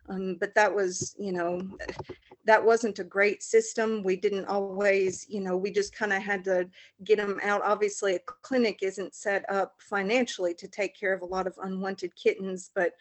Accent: the South, United States; accent: Southern US; We live, if you can't tell by my accent, we're in a small rural area in the southern United States.

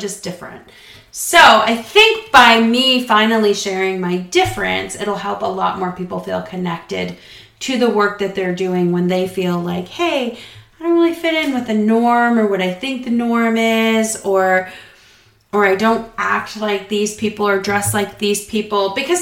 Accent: New Hampshire, United States; born there; And they were from Puerto Rico and I was born in the White Mountains of New Hampshire.

